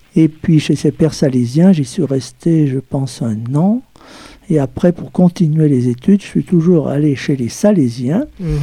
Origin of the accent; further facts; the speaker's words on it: Vendrange, Auvergne-Rhône-Alpes, France; je suis natif de Vendrange, dans la Loire. Je suis fils d'agriculteur